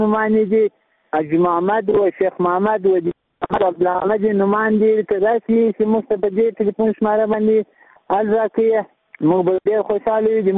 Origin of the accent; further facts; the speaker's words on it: Ghazni, Afghanistan; زه د غزنی ولایت دی واغز ولسوالۍ د شزګانو اوسیدم